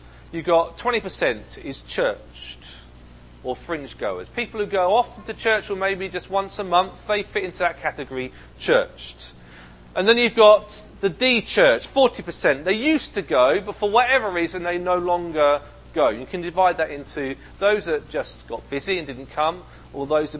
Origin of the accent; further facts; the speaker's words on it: Ipswich, East of England, United Kingdom; It even made it to my hometown of Ipswich.